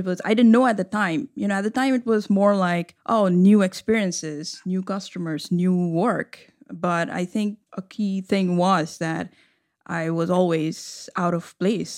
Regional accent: India; so I'm from India originally

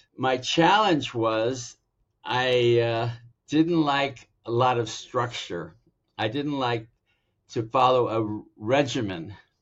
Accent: Los Angeles, California, United States; born there; I was born in East LA in 51.

